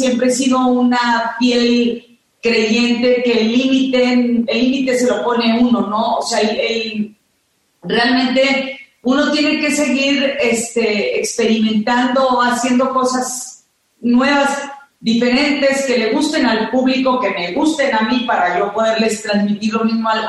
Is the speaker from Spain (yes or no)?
no; Mexico; yo que soy tan mexicana, tan orgullosa de cantar la música mexicana